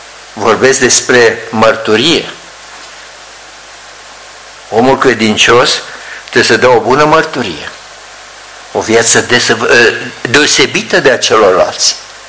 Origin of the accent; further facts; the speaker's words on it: Câmpulung, Argeș, Romania; când eu am locuit și am copilărit în Câmpul Lung. Și acolo era o stațiune de munte, așa, la poalele munților, era mai răcoare decât în București.